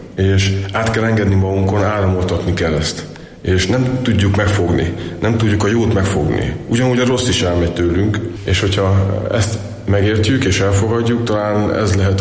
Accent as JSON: {"language": "Hungarian", "town": "Sátoraljaújhely", "region": "Borsod-Abaúj-Zemplén", "country": "Hungary", "tie": "born there", "said": "nem véletlenül szülővárosom Sátoraljaújhely, és ez az első kép innen indul"}